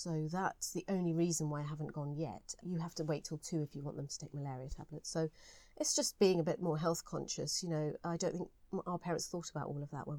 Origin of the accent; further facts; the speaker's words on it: London, United Kingdom; I'm very much a Londoner, English, British. I was born in London. This feels like home.